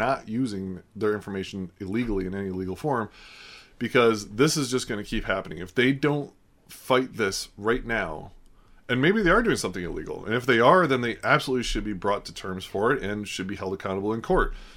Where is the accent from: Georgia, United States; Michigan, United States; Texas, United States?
Michigan, United States; I grew up outside Detroit where everyone worked in one of the automotive plants in one way or another.